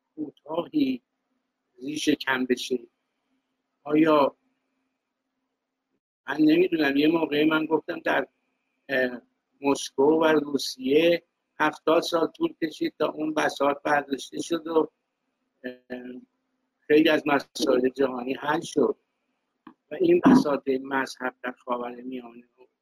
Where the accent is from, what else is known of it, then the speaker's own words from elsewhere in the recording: Isfahan, Iran; born there; خب من که در شهر اصفهان متولد شدم